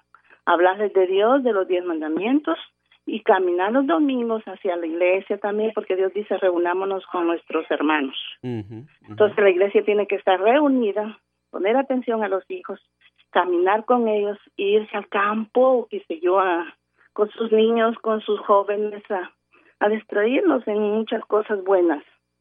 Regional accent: Guatemala; moved away as an adult; now in Chicago, United States; Tengo un mes de haber venido de Guatemala, estoy aquí en Chicago.

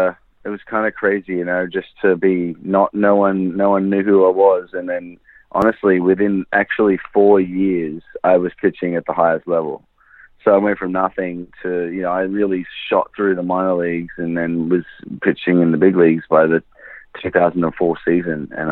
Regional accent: Victoria, Australia; I went from nobody hearing about me to doing well for my home state of Victoria, and we won the Australian Championship

